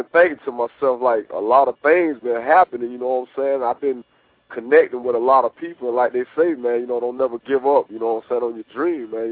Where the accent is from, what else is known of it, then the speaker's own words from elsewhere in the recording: Okeechobee, Florida, United States; born there; But I was born right here in Okeechobee, Florida, you know what I'm saying? It's like that lake right there in the middle of Florida.